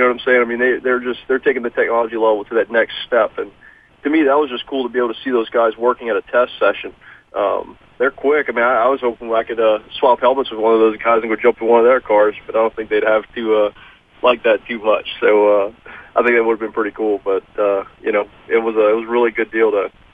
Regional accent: Louisiana, United States; I grew up here in South Louisiana, and there's really not much as far as asphalt or paved racing down here.

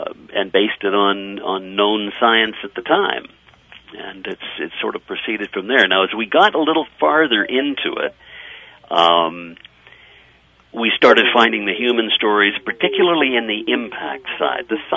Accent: Canada; being a Canadian producer, our government and our population are well aware of climate change

